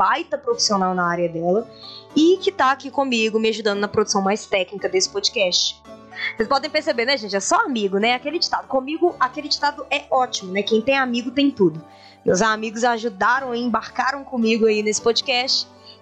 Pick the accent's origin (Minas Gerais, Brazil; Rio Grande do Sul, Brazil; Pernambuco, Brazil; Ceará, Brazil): Minas Gerais, Brazil; Sou da região metropolitana de BH.